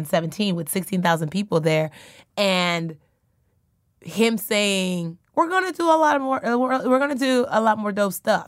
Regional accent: Nigeria; now in United States; My parents way back when were mm-hmm. from this place, but now I'm like, oh, no, I'm Nigerian.

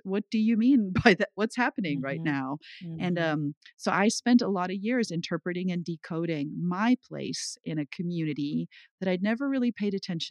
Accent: KwaZulu-Natal, South Africa; first language Zulu; English is a second language; now in United States; I was born in Zululand. I grew up speaking Zulu. My dad was a doctor there.

